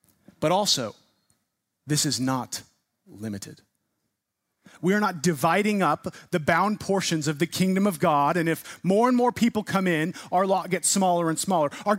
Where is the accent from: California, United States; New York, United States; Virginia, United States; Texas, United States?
California, United States; I'm a Californian. Okay, I was born there. I'll admit it.